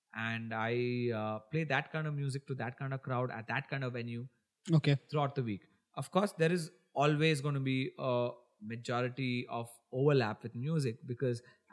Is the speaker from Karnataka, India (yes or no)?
yes; Bangalore, Karnataka, India; while growing up in Bangalore, I used to attend a lot of concerts